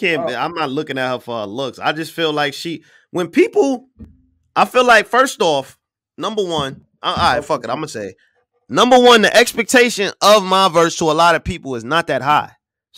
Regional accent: Missouri, United States; I'm from the Show Me State, baby.

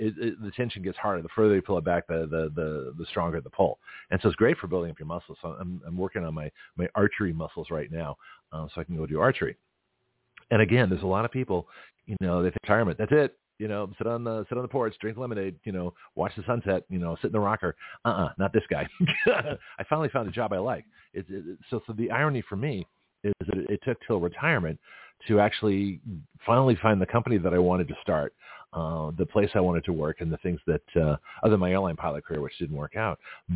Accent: Canada; But it was fun being Canadian.

